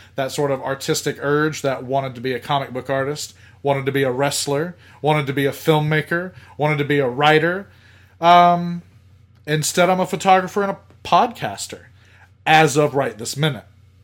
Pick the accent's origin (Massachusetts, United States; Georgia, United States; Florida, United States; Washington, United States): Georgia, United States; Growing up in South Georgia, only a few hours away from Atlanta